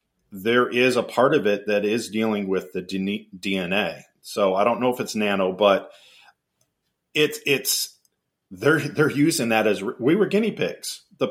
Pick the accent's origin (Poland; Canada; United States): Canada; I'm a Canadian